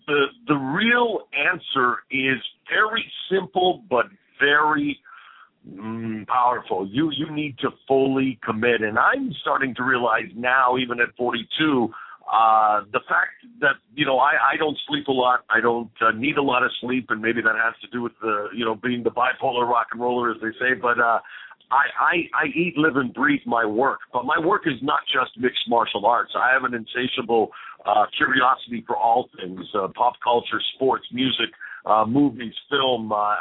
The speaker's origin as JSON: {"language": "English", "town": "Vancouver", "region": "British Columbia", "country": "Canada", "tie": "born or raised there", "said": "when I met Boss Rooney in 2001 in my hometown of Vancouver, British Columbia"}